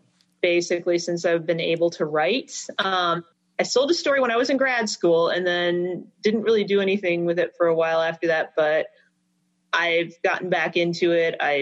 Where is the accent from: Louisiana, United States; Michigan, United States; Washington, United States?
Michigan, United States; Trenton; accent: Ontario; I grew up in Trenton, so down river suburbs, down near the mouth of the Detroit River and Lake Erie. So I grew up listening to Detroit radio, Canadian radio. Apparently, when I'm in Canada, my accent is sufficiently Ontario.